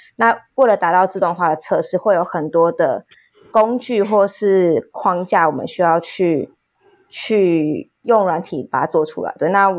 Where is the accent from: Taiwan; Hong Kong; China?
Taiwan; 我是在台湾出生长大的，